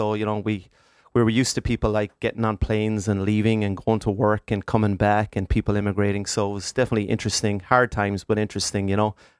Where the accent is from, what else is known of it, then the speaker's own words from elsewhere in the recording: Munster, Ireland; Yeah, born and bred in Tipperary.